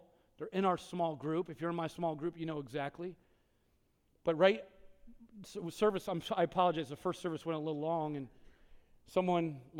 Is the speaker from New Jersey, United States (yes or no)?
yes; New Jersey, United States; I'm from North Jersey. I know when it's going down.